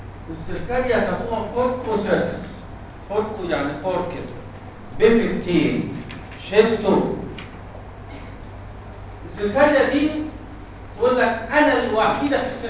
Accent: Egypt; عندنا في مصر الشيستوزوما هيماتوبيوم

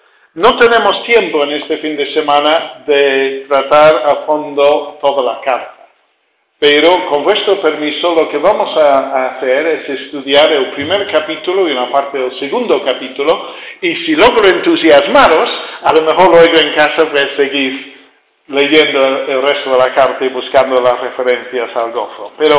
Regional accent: England, United Kingdom; Spanish is a second language; now in Spain; Notaréis enseguida por el acento que yo no soy español, soy inglés de origen, pero llevo casi 40 años en España

